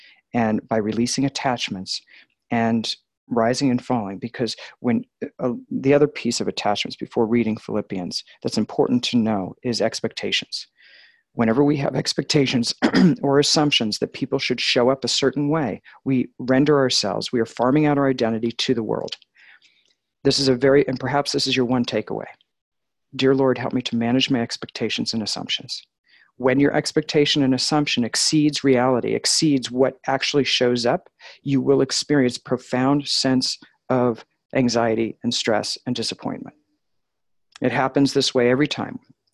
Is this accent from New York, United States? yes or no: yes; New York, United States; now in Colorado, United States; because I was a new Christian when I came from Long Island out to Colorado